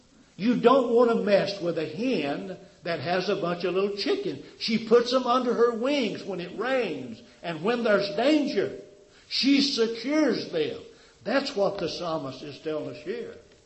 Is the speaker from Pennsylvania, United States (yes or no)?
no; Tennessee, United States; I was raised down in Tennessee on a farm. My dad owned a little farm.